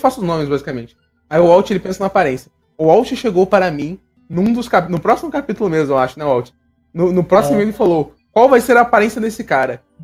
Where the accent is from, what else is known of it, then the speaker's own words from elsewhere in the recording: Rio de Janeiro, Brazil; eu sou carioca.